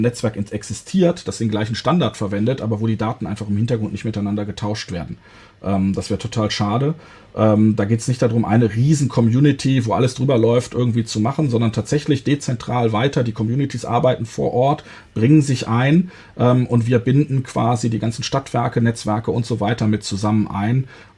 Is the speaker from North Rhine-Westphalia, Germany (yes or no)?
yes; North Rhine-Westphalia, Germany; Also ich komme hier aus dem Rhein-Sieg-Kreis